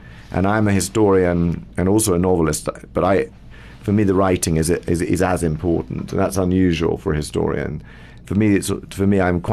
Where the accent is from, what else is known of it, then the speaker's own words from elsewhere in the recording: England, United Kingdom; But obviously, being English, it's great to be in South Africa.